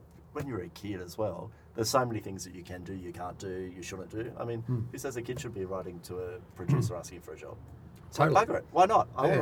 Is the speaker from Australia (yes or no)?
yes; Minamara, New South Wales, Australia; I grew up in Minamara. I went to Minamara Primary School and Kiama High, so that's where, you know, we grew up.